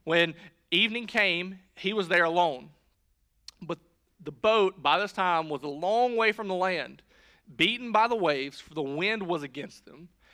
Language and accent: English; Woodruff, United States; I'm from Woodruff, so I don't know everything.